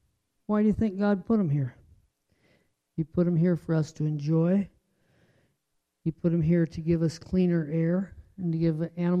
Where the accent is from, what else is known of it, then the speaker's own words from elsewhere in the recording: Salinas, California, United States; born there; You know, I was born in Salinas and I can barely get to the hospital there myself.